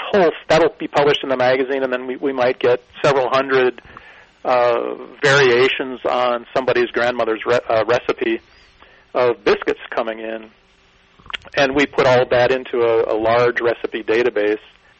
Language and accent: English; North Dakota, United States; Yes, I'm actually from North Dakota.